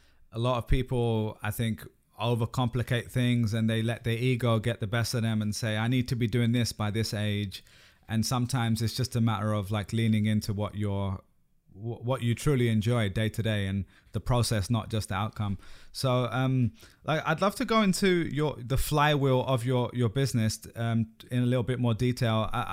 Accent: London, United Kingdom; because I'm from London. I think you might even live in East London, where I'm from as well.

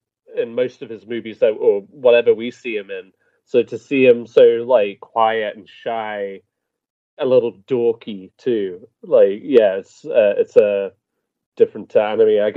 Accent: United Kingdom; I'm British.

